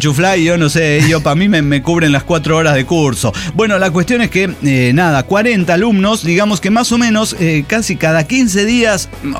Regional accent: Honduras; now in Ontario, Canada; Bueno, soy originario de Honduras, quiero contarles brevemente mi historia.

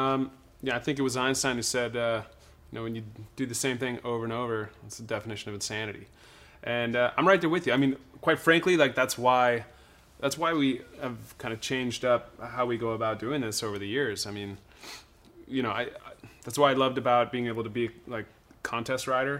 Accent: Jackson, Wyoming, United States; I grew up in Jackson, and a lot of the guys I looked up to was in my own little microcosm.

